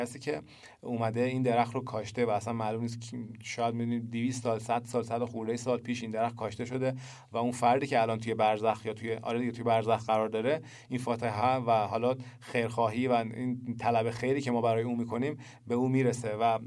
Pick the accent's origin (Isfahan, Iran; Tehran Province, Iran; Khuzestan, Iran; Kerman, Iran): Isfahan, Iran; چون من اصفهانی هستم، نجف آباد خب نزدیک اصفهان، زیاد رد شدم